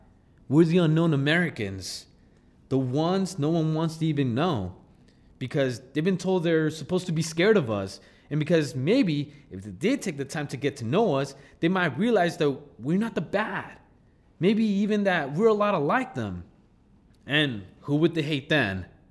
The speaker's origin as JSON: {"language": "English", "country": "Mexico", "lives_now": "United States", "said": "I came from Mexico, but there's a lot of people here who, when they heard that, they think I crawled out of hell."}